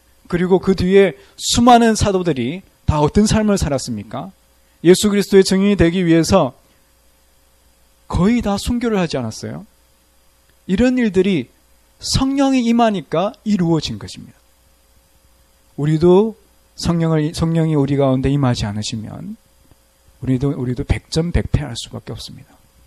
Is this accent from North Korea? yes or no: no; China; now in South Korea